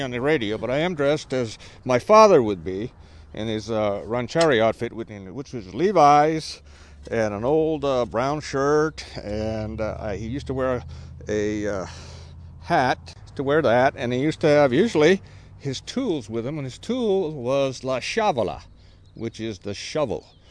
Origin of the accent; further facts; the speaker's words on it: California, United States; I was born and raised in Santa Cruz County on the Coast Road, about 3 miles north of Santa Cruz, and I was lived with my family